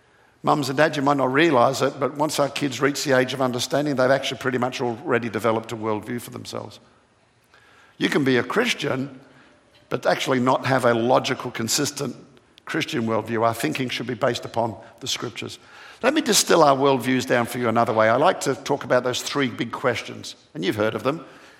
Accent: Australia; now in Atlanta, United States; I come from Australia where we don't have a lot of churches. In fact, I often point out we think there are more churches in Atlanta where I live now than in the whole of Australia.

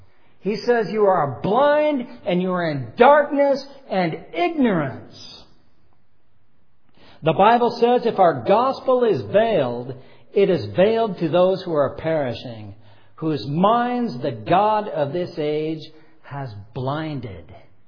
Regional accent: Vancouver, British Columbia, Canada; Escort Services in Vancouver, my hometown. I've lived there my entire life.

